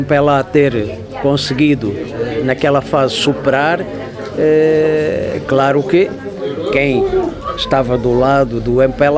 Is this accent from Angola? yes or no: yes; Porto Alexandre, Namibe, Angola; moved away; aqui encontramos pessoas que viveram a nossa infância em Porto Alexandre. Viveram connosco, cresceram connosco, jogaram a bola connosco